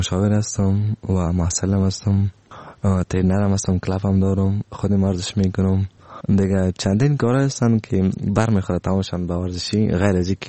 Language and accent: Persian; Afghanistan; که ما افغان هستم در مقابلتان شکست نمیخوریم و بسیار به غرور همی غرور افغانیتی ما،